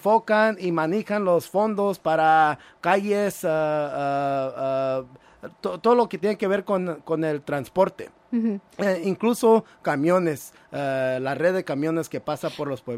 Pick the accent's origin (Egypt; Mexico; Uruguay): Mexico; La Piedad, Michoacán; now in United States; Yo sé, en La Piedad tenemos bien muchas, y en otras partes de México.